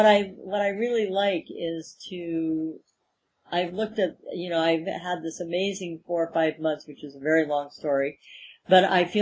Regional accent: Japan; And I've received myself as a Japanese woman really differently.

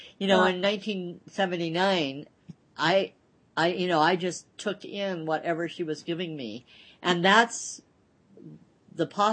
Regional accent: United States; because I'm American

